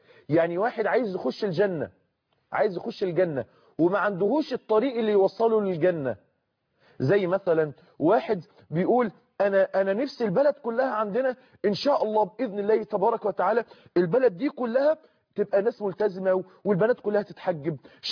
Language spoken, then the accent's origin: Arabic; Egypt; انتوا عارفين مثل عندنا في مصر بيقول لك الجعان بيحلم بسوء العيش